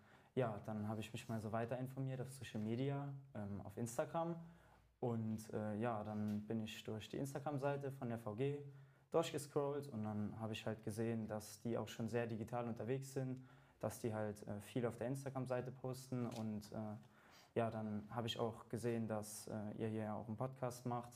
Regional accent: Wittlich, Rhineland-Palatinate, Germany; ich komme ja auch aus der Region und die Verbandsgemeinde Wittlich Land, die sind auch für mich zuständig

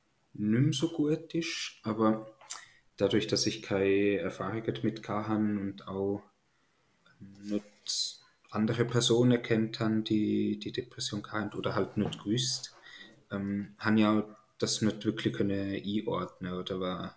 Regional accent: Ticino, Switzerland; moved away; bin aus dem Tessin ursprünglich, lebe jetzt in der Deutschschweiz, Mitte 20.

